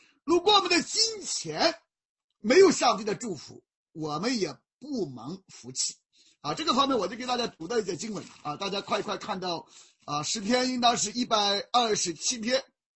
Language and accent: Chinese; China; 我们中国人常常讲啊，日出而作，日落什么而息